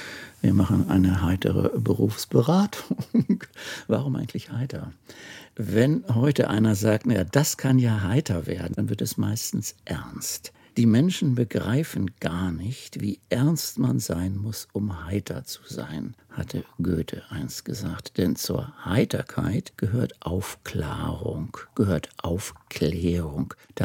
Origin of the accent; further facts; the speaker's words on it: Germany; Ich bin männlich, ich bin Deutscher, ich bin selbstständig.